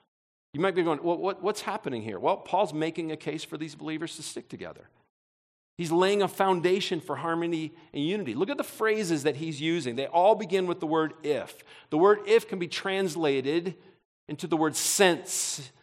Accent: Detroit, Michigan, United States; born there; I was born in Detroit in the 60s.

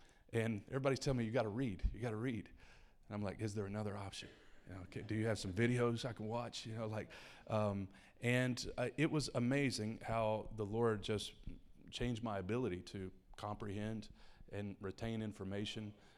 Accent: Kentucky, United States; also born or lived in Detroit, Michigan; I was born in Detroit, grew up in Kentucky, went to college on a baseball scholarship.

